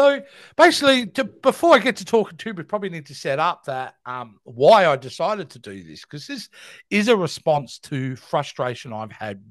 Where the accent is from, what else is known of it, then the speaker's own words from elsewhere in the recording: Australia; being Australian, I moderate sometimes the language I use online than what I would do in my everyday life. We're a colourful bunch down here.